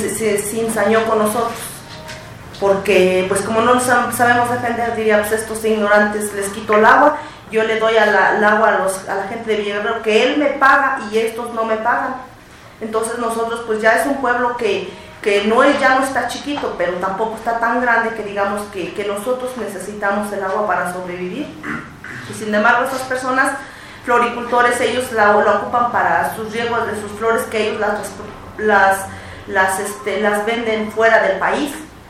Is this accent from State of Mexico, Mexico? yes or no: yes; San Pedro Tlanixco, State of Mexico, Mexico; nosotros venimos de San Pedro Tlanisco, un pueblo indígena